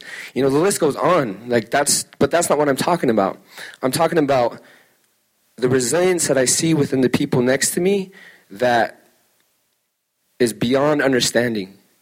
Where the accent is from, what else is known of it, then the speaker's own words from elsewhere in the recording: Browning, Montana, United States; also born or lived in Tuba City / Alaska; I'm from Blackfeet, from Brandon, Montana. I'm also from Dene, from Tuba City, and also from Alaska, from a village north of Anchorage, in Yupak.